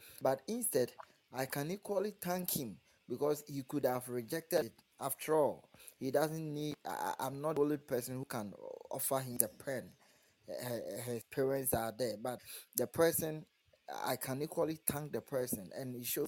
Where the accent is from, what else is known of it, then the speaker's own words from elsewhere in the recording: Ghana; I'm from Ghana. Yeah, so let me take it from our culture here.